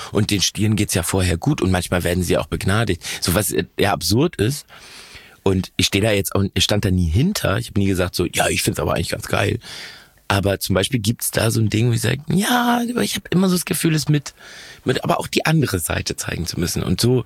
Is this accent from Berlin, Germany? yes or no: no; Hamburg, Germany; ich bin in Volksdorf zur Schule gegangen, habe ich schon gesagt, Volksdorf ist, glaube ich, der Stadtteil oder war es früher auf jeden Fall der Stadtteil mit den meisten Millionären in Hamburg und gleichzeitig mein Papa an der Grenze zur Platte wohnt und Stelzhoop